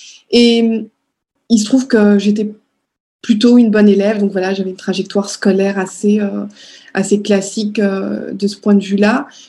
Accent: Strasbourg, Grand Est, France; moved away; J'étais heureuse le jour où j'ai quitté Strasbourg pour venir vivre ailleurs.

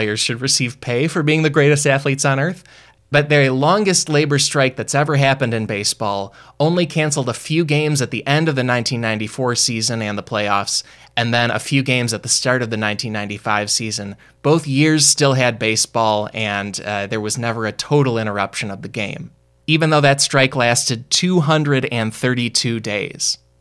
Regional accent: Illinois, United States; We are both lifelong fans of the Chicago White Sox. We're both from the Chicagoland region.

